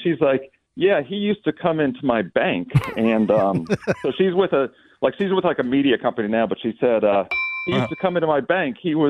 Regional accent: Virginia, United States; now in Nashville, United States; Yeah, I grew up in Northern Virginia.

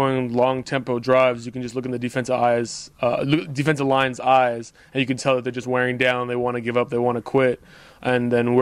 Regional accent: Montreal, Quebec, Canada; born or raised there; now in United States

